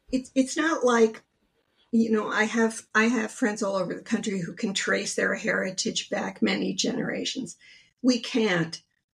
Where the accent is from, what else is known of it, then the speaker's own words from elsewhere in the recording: New Jersey, United States; also born or lived in Manhattan; And I was living in Manhattan, New York City for many, many years. I grew up in New Jersey, and I always thought, oh boy, I'll really be a grown-up and I'll really be cool if I go and live in New York City.